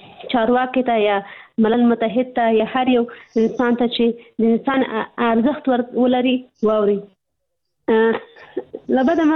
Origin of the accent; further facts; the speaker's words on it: Pakistan; زه په پاکستان کې پیدا شوې یم هلته مې ژوند تیر کړی تر لسنس پورې ما درس ویلي